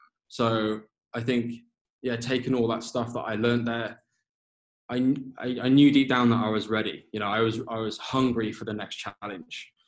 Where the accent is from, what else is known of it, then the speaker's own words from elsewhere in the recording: England, United Kingdom; my wife's Danish and obviously I'm English